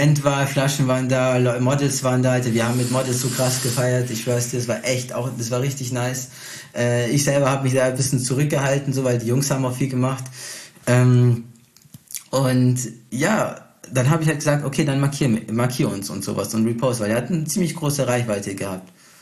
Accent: Brazil; Ich als Brasilianer, weißt du, man connectet sich halt auch gleich.

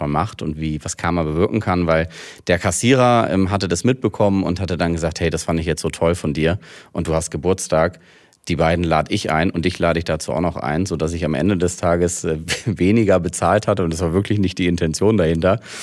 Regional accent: Hanover, Lower Saxony, Germany; Dadurch, dass es halt alles in Hannover meine Heimatstadt ist, wo ich geboren bin.

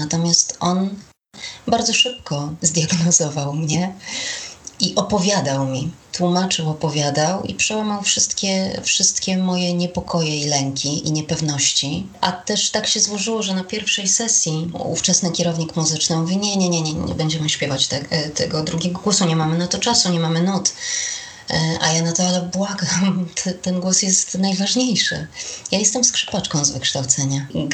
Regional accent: Olsztyn, Warmian-Masurian Voivodeship, Poland; Pracowałam w radiu olsztyńskim, skąd pochodzę

